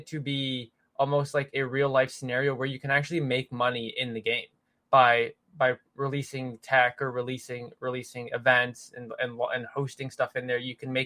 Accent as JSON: {"language": "English", "country": "Canada", "said": "when I'm a Canadian, and when I go to the States"}